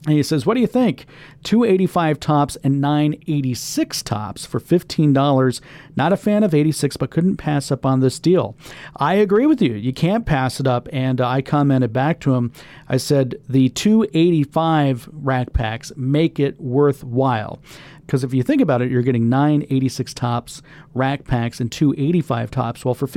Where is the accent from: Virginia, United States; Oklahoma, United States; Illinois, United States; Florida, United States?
Florida, United States; And, you know, growing up in Florida, the grass grows rather quickly in the summer.